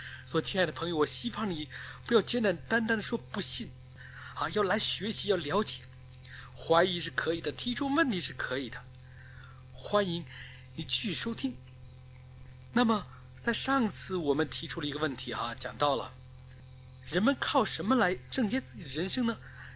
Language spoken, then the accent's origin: Chinese; China; 今天呢，我们中国人在讲精神文明建设